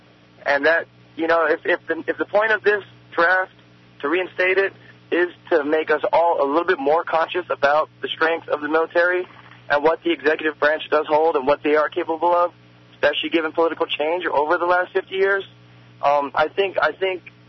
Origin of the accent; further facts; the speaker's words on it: Hawaii, United States; a lot of my friends who I grew up with in Hawaii ended up joining the military